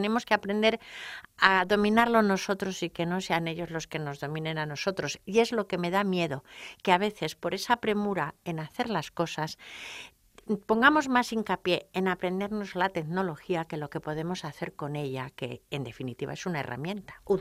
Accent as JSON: {"language": "Spanish", "town": "Toledo", "region": "Castilla-La Mancha", "country": "Spain", "said": "soy de Toledo"}